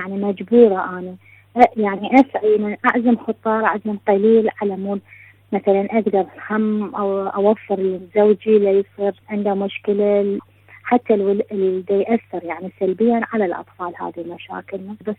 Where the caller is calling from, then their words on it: Sweden; من السويد